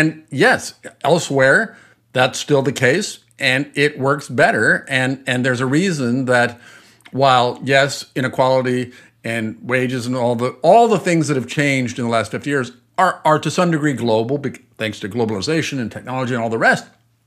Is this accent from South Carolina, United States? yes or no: no; New York, United States; as a New Yorker, there's all kinds of reasons not to think Mr. Yang is the greatest person of all time.